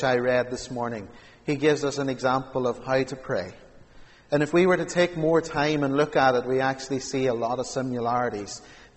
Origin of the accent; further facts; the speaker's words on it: Castledawson, Northern Ireland, United Kingdom; now in Strabane, United Kingdom; I've been in Strabane now over 3.5 years, and I'm still trying to beat the clock when I'm coming from Castle Dawson to Strabane. When I've been down home to see Mum, I'm coming back up again